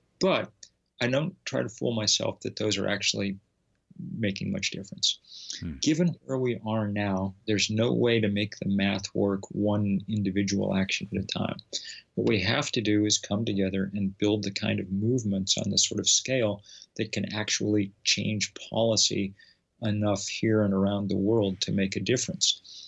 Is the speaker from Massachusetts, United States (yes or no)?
yes; Lexington, Massachusetts, United States; I'm a American patriot. I grew up in Lexington, Massachusetts.